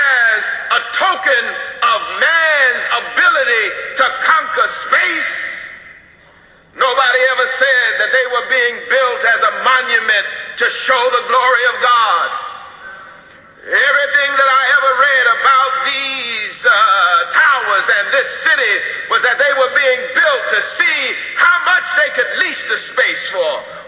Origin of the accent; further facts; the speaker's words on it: New York, United States; I grew up in New York, and I remember in New York at one time there was a Manufacturers Hanover Bank